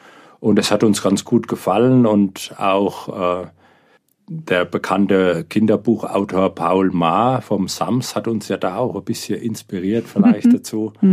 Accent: Mönchberg, Bavaria, Germany; in der Bücherei in Mönchberg, in meinem Heimatdorf.

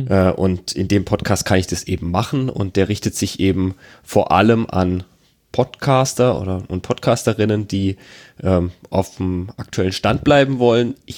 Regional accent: Baden-Württemberg, Germany; Ich komme aus der Nähe von Karlsruhe. Also das andere Ende der Leitung ist jetzt irgendwo bei Karlsruhe gerade. Ich bin mittlerweile 28 Jahre

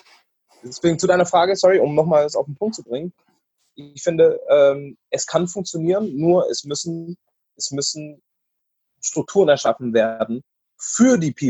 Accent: Stuttgart, Baden-Württemberg, Germany; born or raised there

